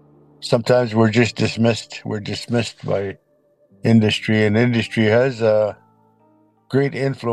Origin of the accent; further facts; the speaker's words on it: British Columbia, Canada; I'm from the Chiminas tribe on the east side of Vancouver Island here.